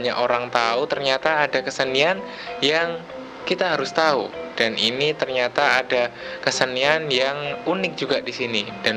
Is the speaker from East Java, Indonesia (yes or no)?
yes; Banyuwangi, East Java, Indonesia; Saya dari Banyuwangi, Mas.